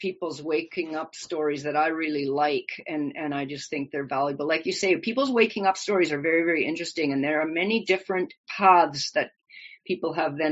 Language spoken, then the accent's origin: English; Canada; here I am coming from German immigrant parents growing up in Canada